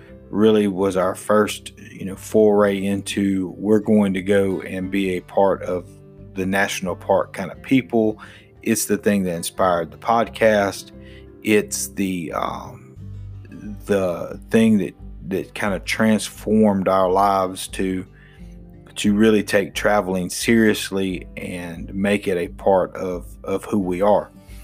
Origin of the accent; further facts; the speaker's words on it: Louisiana, United States; now in Mobile, United States; Growing up in North Louisiana, living on the Gulf Coast in Mobile, alligators and snakes, they really don't bother me.